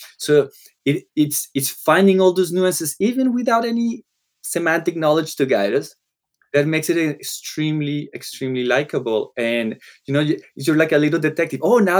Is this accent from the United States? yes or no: no; Colombia; first language Spanish; English is a second language; I grew up in Colombia. Spanish was the language, right?